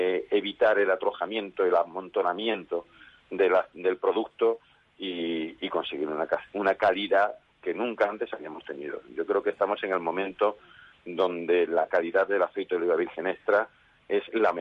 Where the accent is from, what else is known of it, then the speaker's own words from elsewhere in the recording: Jaén, Andalusia, Spain; de aquí, de la tierra de Jaén, de donde yo soy